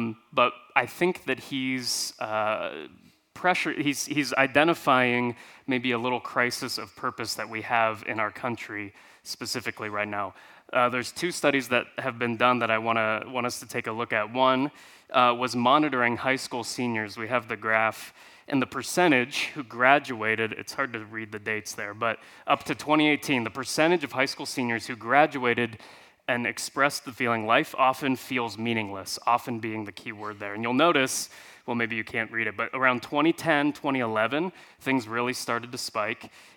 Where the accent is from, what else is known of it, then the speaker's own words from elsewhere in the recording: Columbus, Ohio, United States; But like I mentioned, not from the South. I'm from Columbus, Ohio. That's where I grew up.